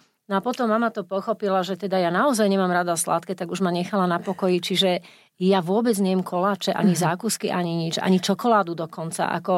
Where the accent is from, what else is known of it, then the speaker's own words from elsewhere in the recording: Žilina, Žilina Region, Slovakia; ja som vyrastala sama v Žiline, v tom našom dome